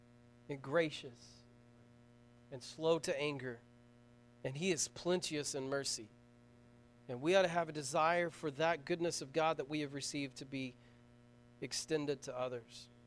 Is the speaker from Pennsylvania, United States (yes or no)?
no; Vian, Oklahoma, United States; You know, I come from Vianne, and we have the same thing. We have the mountain, we have town, and we have the bottoms.